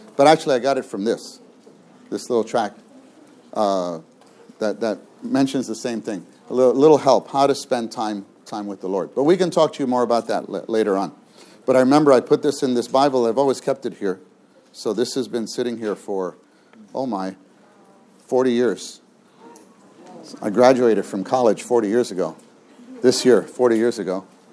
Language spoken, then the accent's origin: English; Ponce, Puerto Rico; Yeah, I'm not from Umacao. My family's from Ponce. You ever hear of Ponce?